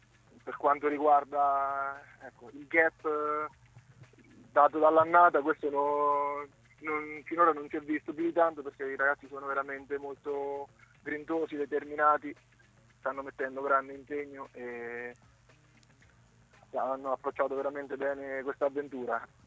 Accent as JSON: {"language": "Italian", "town": "Montefano", "region": "Marche", "country": "Italy", "tie": "born or raised there", "said": "in passato ho iniziato nella squadra del mio paese, a Montefano"}